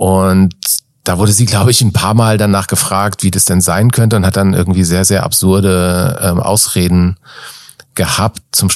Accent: Frankfurt, Hesse, Germany; Und ich komme aus Frankfurt. Das ist eigentlich sowas wie meine Hometown.

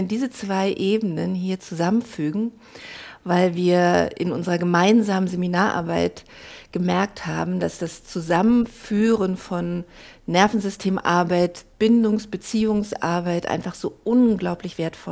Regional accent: Berlin, Germany; also born or lived in Dresden, Germany; Ja, ich bin ja auch Ossi. Aufgewachsen in Berlin und Dresden.

